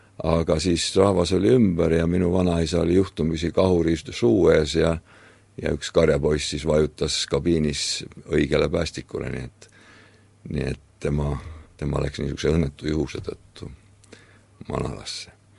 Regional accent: Kantküla, Jõgeva County, Estonia; born there; Mina olen sündinud Jõgevamaal Kantkülas, see on Jõgeva ja Mustvee vaheline ristee.

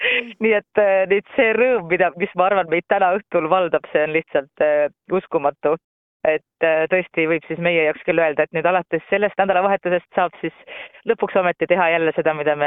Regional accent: Kohila, Rapla County, Estonia; Kohilast, kus mina pärit olen

